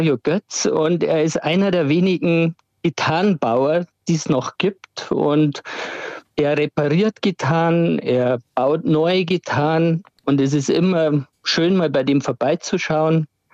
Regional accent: Passau, Bavaria, Germany; Ja, ich komme aus Passau, bin hier geboren und ja, verbringe die letzten Jahre in dieser Kleinstadt in Niederbayern.

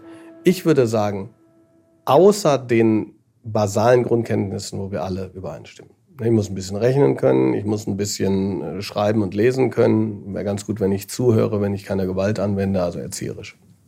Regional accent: Offenburg, Baden-Württemberg, Germany; Ich komme jetzt aus Offenburg. Nicht zu verwechseln mit Offenbach. Offenburg ist das Schöne.

